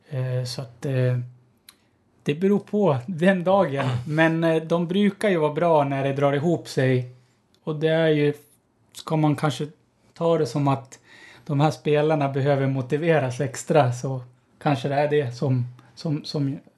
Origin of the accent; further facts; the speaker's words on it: Chile; Jag kommer ju från Chile.